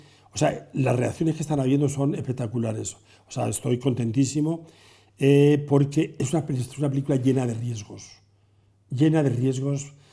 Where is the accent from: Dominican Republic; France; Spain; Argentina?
Spain; Calzada de Calatrava, Castilla-La Mancha; en el pueblo, en mi pueblo, en Calzada de Calatrava.